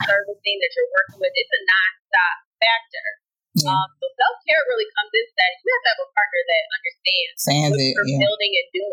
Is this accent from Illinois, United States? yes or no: yes; Chicago, Illinois, United States; now in Atlanta, United States; And Atlanta, to me, I'm originally from Chicago, so this was a very big difference when I got here.